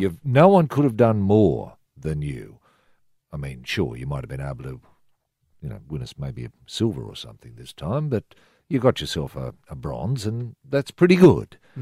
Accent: Australia; You know, that's the attitude you got. I'm an Aussie.

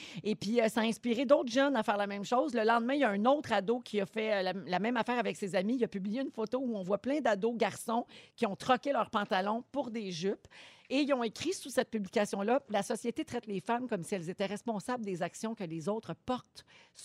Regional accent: Quebec, Canada; Et ça se passe ici, chez nous, au Québec.

